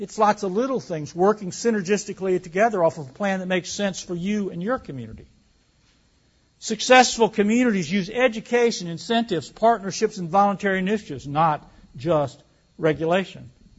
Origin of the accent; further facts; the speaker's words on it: Alabama, United States; Now, I grew up in Alabama